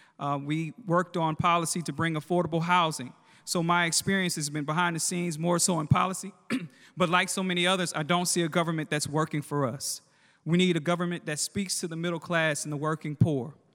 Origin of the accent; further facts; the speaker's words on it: Baton Rouge, Louisiana, United States; I am a native of Baton Rouge, born and raised in Baton Rouge. Very proud of that, because most people, when we travel outside of the state, don't know that Baton Rouge is the capital city.